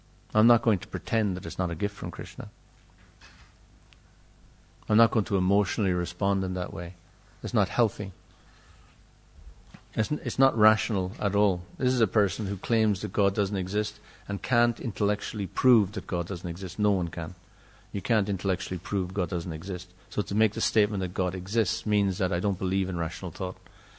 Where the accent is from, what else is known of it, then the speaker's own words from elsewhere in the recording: Ireland; Take the fact that I'm Irish seriously.